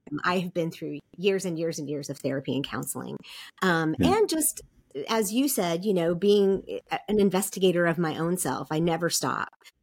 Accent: Seoul, South Korea; I grew up in Seoul, and we would go down to the beach on

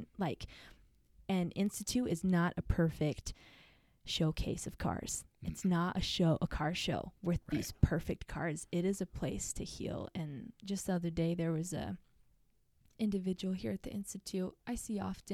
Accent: Arizona, United States; now in St. George, United States; But I'm from Arizona, like I said, and I had a good friend in high school, and she was Christian.

